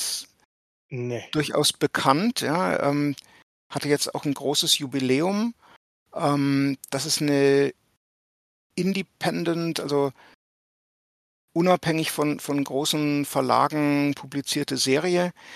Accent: Erlangen, Bavaria, Germany; Und das war in meiner Heimatstadt in Erlangen

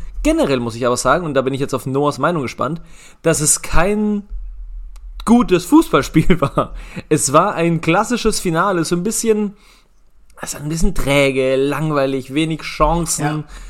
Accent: Ecuador; German is a second language; ich komme aus Ecuador, und falls ihr das nicht wisst.

